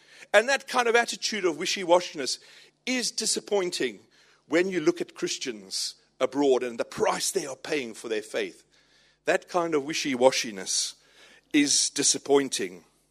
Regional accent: Durban, KwaZulu-Natal, South Africa; as a teenager growing up in Durban in South Africa.

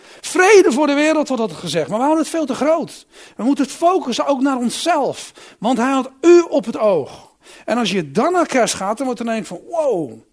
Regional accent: Westland, South Holland, Netherlands; Nou ja, ik ben een Westlander.

